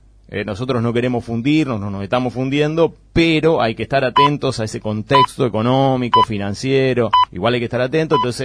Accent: Bolívar, Buenos Aires Province, Argentina; en el caso mío nunca me fui de la chacra prácticamente, nunca me fui de Bolívar, entonces mi mirada es bien local

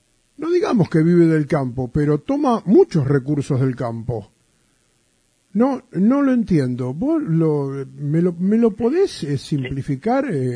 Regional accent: Buenos Aires, Argentina; Porque yo no la tengo, soy de Capital Federal. En Capital Federal no, esa mentalidad no existe contra el campo.

